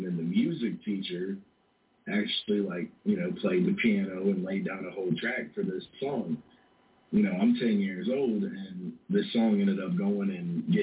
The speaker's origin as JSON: {"language": "English", "town": "Deltona", "region": "Florida", "country": "United States", "tie": "born or raised there", "said": "where I grew up in Deltona is primarily, like, Hispanic or black, like, white people were kind of the minority"}